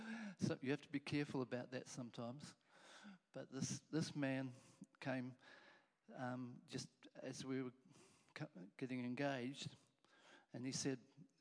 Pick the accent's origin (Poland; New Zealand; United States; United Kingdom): New Zealand; Auckland; I grew up in Auckland